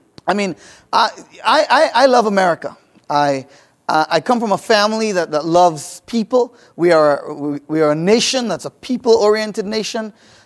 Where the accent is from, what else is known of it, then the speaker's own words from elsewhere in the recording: Trinidad & Tobago; When I was a child, about 5 years old in the Caribbean, I grew up in Trinidad and Tobago, which is the last island on the Caribbean chain.